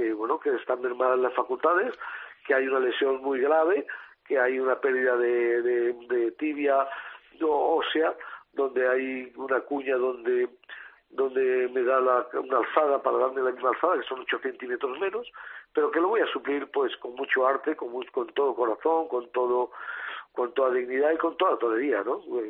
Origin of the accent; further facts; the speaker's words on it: Valencia, Valencian Community, Spain; el 2014 las Fallas sea mi reaparición en mi tierra, en mi Valencia, donde se me quiere, se me apoya